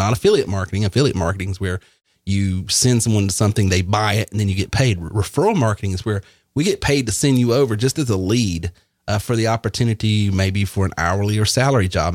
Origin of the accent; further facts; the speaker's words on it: Marietta, Georgia, United States; My hometown. I'm actually from Marietta.